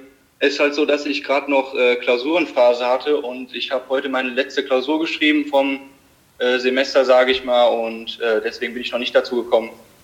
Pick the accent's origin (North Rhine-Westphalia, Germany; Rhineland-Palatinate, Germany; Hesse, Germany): Hesse, Germany; Limburg; Also ich bin 20 Jahre alt. Ich komme aus Limburg